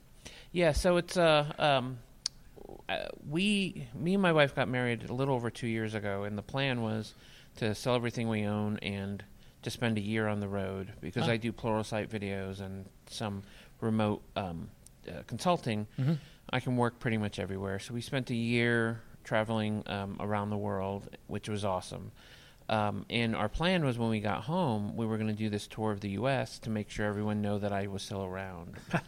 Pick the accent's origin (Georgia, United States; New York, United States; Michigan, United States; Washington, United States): Georgia, United States; Atlanta; I'm from Atlanta. A lot of my family's actually from here in Illinois, over in the Quad Cities, which is nowhere near Chicago, but...